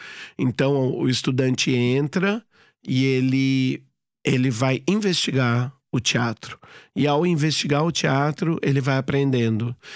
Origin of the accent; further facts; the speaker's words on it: Brazil; Não só por mim, né, como brasileiro colonizado, mas por eles também.